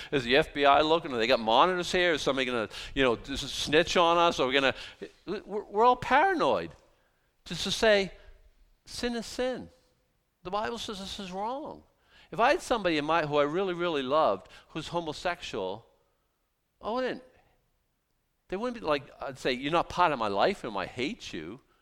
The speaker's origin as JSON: {"language": "English", "country": "United States", "tie": "born or raised there", "said": "Listen, I grew up the whole time I've been growing up in America, homosexuality was a sin."}